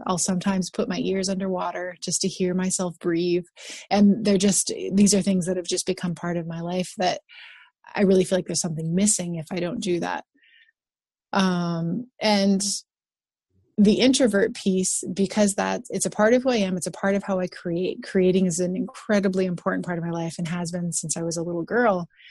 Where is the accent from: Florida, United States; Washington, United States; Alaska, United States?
Alaska, United States; Cantwell; also born or lived in Anchorage; They moved to Cantwell, Alaska. That's where I was born in Anchorage, moved to Cantwell with them.